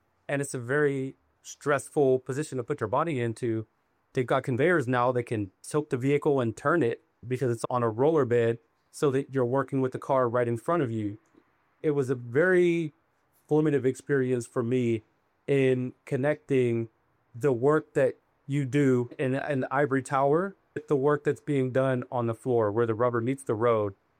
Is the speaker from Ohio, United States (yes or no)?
no; Pittsburgh, Pennsylvania, United States; moved away as an adult; now in Northern California, United States; the community that I came from growing up in Pittsburgh. When I moved to Northern California in early 20-teens, I took a job working for Tesla.